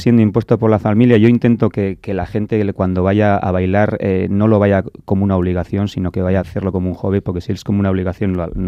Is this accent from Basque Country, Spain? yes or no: yes; Bergara, Basque Country, Spain; now in San Sebastián, Spain; yo vengo de Vergara. En Vergara pues había aprendido solo lo que era el baile mucho, muy tradicional. Vine a Donosti con la excusa de estudiar